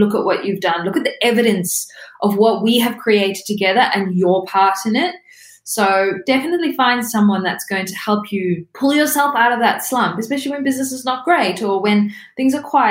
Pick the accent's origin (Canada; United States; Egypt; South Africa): South Africa; moved away as an adult; now in Australia; My parents left South Africa because we grew up in South Africa when I was just about to finish school. I stayed and decided to do a year at uni.